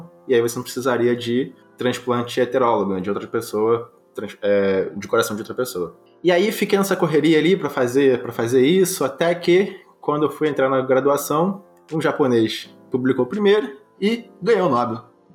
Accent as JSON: {"language": "Portuguese", "region": "Rio de Janeiro", "country": "Brazil", "tie": "born there", "said": "eu sou uma pessoa preta, autista, eu nasci no Rio de Janeiro, no Complexo do Alemão, que é uma das maiores favelas daqui, de origem bem pobre"}